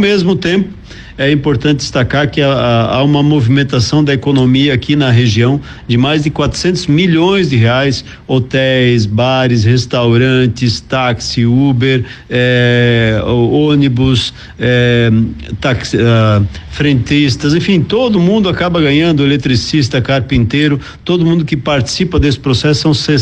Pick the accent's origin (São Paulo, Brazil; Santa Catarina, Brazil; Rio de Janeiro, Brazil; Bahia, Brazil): Santa Catarina, Brazil; Taió; also born or lived in Mirim Doce; Eu nasci em Mirim Doce, me criei em Taió. Muito orgulho de ter aprendido, estudado aí na antiga escola Maria Leal Sauer, na escola isolada lá na margem esquerda, estudado aí no Colégio Estadual Luiz Bertoli.